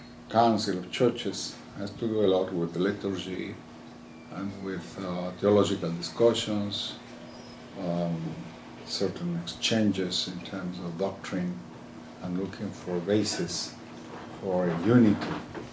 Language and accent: English; Quito, Pichincha, Ecuador; I'm from Ecuador, from the city of Quito